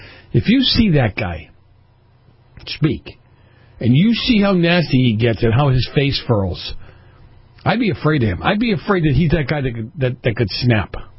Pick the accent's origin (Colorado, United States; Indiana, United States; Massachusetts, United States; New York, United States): Massachusetts, United States; Even if I grew up in Massachusetts, people in that area believe that to this day.